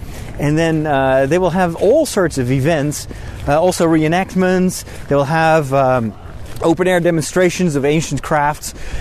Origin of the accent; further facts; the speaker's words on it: Netherlands; I am from Holland. I am.